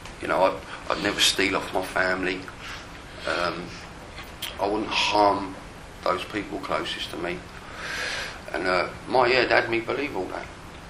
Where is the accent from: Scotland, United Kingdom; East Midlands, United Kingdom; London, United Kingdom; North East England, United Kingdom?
London, United Kingdom; And I was raised in South London. It was a violent upbringing.